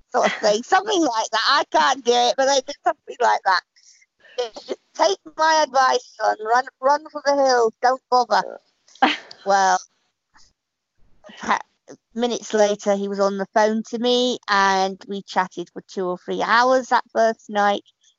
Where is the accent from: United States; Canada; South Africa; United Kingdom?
United Kingdom; South East England; So I grew up in Kent before, mainly in integrated education, before going on to the Royal National College for the Blind in Hereford in 1988.